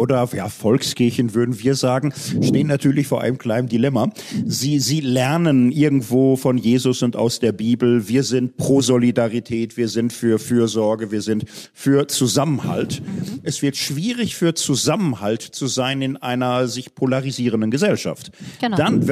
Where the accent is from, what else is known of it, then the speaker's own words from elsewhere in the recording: Germany; Ich komme ja aus Deutschland, man hört's.